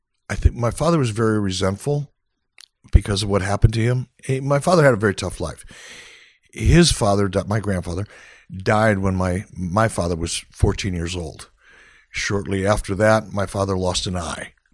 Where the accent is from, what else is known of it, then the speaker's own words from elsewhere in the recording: Detroit, Michigan, United States; So I grew up, I grew up in Detroit in a rather rough part of town.